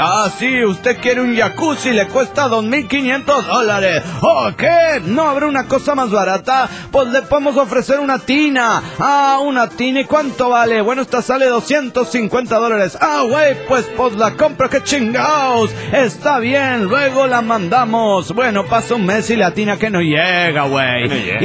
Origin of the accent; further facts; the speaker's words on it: Mexico City, Mexico; del DF Mexicano.